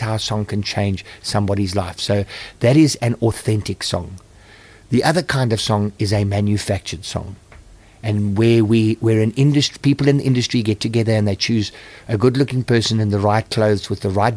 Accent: England, United Kingdom; and I, as an English person, I realized I had heard the song many times before and recognized it.

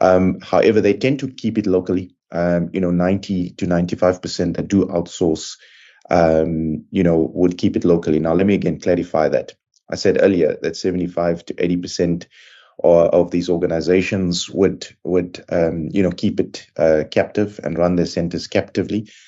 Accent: South Africa; moved away; And I said, oh, out of South Africa, and, you know, this is what I'm doing in country.

